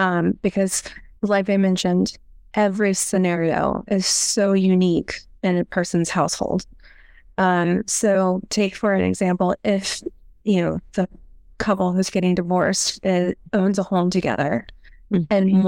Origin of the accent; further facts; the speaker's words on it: Florida, United States; also born or lived in New York, United States; I'm from Florida originally, but I moved to New York for a long time out of college.